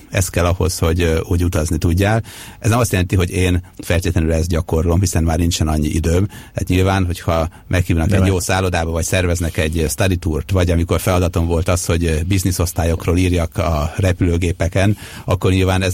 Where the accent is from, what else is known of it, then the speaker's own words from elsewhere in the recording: Sopron, Győr-Moson-Sopron, Hungary; born there; Én Sopronba születtem, olyan helyen, ahol igazából még decemberben a banánért meg a narancsért sorba kellett állni, ha egyáltalán volt